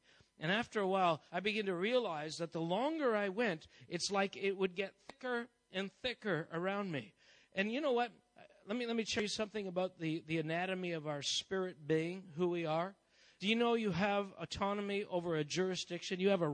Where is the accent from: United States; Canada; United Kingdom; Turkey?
Canada; I'm a Canadian. Can't work. Don't have a green visa or anything, or a green card.